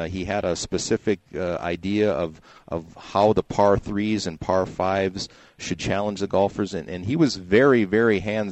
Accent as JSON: {"language": "English", "region": "Minnesota", "country": "United States", "tie": "born or raised there", "said": "Growing up in Minnesota, it hadn't even made it up that far at that point."}